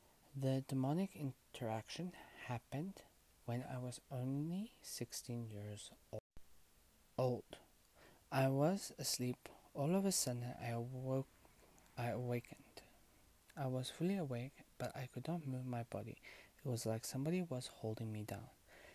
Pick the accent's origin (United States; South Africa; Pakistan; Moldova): South Africa; I am a witch from South Africa.